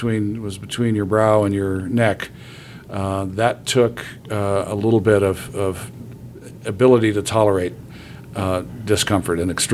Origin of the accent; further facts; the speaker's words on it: Des Moines, Iowa, United States; I grew up in Des Moines, Iowa. My father was the Boy Scout executive in Des Moines, Iowa